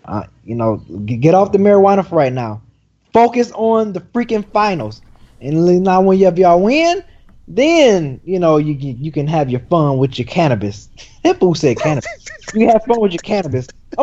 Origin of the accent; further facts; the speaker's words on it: California, United States; And I'm from, what do you say? I'm from Northern California.